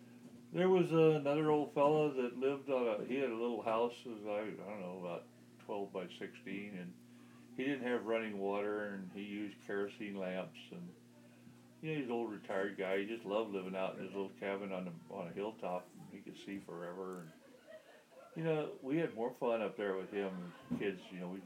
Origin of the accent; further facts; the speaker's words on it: Illinois, United States; also born or lived in Pasadena, Texas; I grew up in Southern Illinois. Well, I always considered Southern Illinois home, but all through grade school and first year high school, we lived down in Texas in a suburb of Houston called Pasadena.